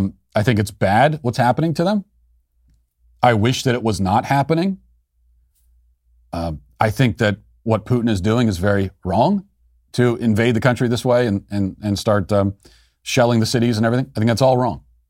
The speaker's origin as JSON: {"language": "English", "country": "United States", "said": "But for me as an American, the worst outcome is that Americans end up losing their lives by the thousands or the millions potentially"}